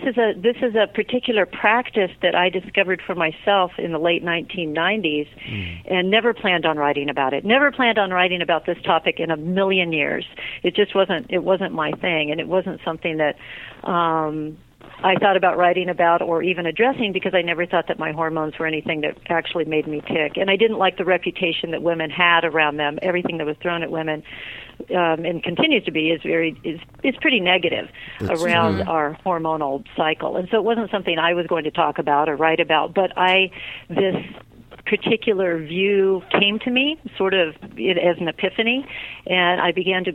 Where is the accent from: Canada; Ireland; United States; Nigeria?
United States; California; moved away as an adult; I am. I grew up in Orange County.